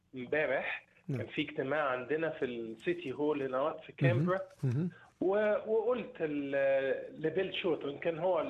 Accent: Egypt; احنا زي ما بنقول هي زي ما بيقولوا عندنا في مصر

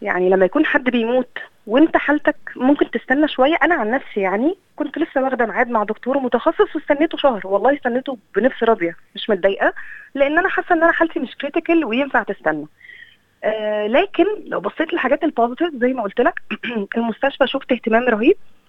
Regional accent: Egypt; now in Australia; انا قعدت انا بقالي سنه وثلاث شهور في استراليا انا حاسه ان كلنا شبه بعض مش بس كمصريين كعرب

